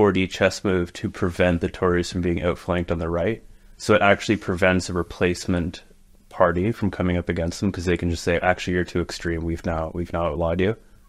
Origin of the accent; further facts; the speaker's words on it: Canada; now in United Kingdom; Yeah, well, I mean, speaking like as a Canadian-American immigrant, Ofcom is just bizarre to me.